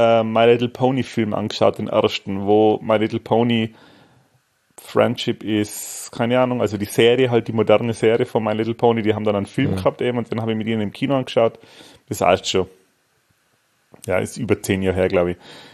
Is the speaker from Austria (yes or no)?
yes; Austria; Der hat ja bei uns in Österreich ist der als Dead Alive rauskommen.